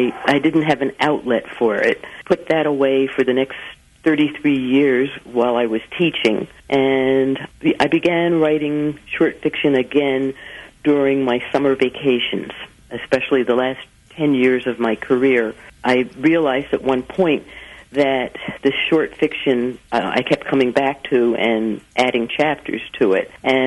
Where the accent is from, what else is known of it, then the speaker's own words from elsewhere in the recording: Philadelphia, Pennsylvania, United States; I've lived in Philadelphia. I was born in Philly. I've lived outside of Philly now for about 35, 36 years, but I consider myself a Philadelphian